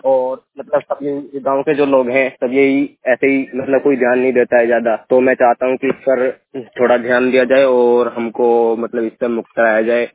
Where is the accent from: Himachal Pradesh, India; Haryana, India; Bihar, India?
Haryana, India; Chitauda; मैं चितौड़ा गांव से बिलोंग करता हूँ, हरियाणा से।